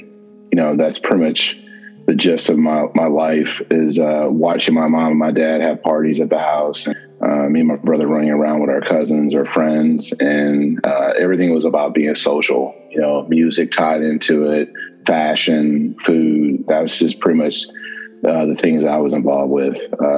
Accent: Euclid, Ohio, United States; I'm originally from Cleveland, Ohio, by way of a suburb called Euclid.

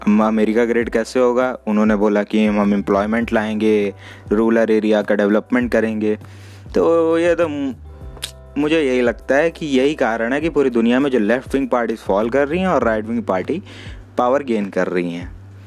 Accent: India; देखिए मैं एक इंडियन हूँ तो मैं एक इंडिया का एग्जांपल लेके चल रहा हूँ।

